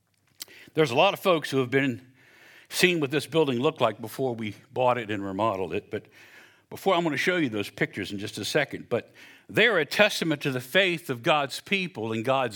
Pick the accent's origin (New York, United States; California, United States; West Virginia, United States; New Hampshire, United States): West Virginia, United States; I'm from West Virginia. I didn't go to count this up without a calculator.